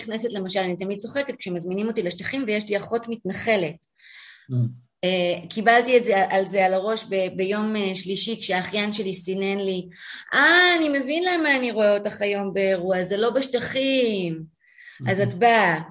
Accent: Jerusalem, Jerusalem District, Israel; אמנם גדלתי בירושלים, בחברה מאוד מגוונת, ידעתי ערבית כי זה היה חלק מהיום יום שלי

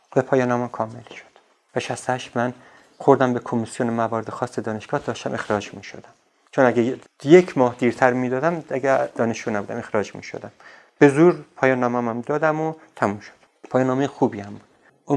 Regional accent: Ardabil, Ardabil Province, Iran; moved away; پدرم خونه خریده بود و من از اردبیل که اومدم توی این خونه بلوکای شهرها را زندگی میکردیم.

